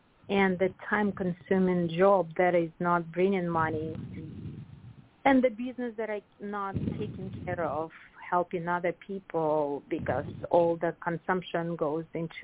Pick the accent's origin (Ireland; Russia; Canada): Russia; English is a second language; now in Boston, United States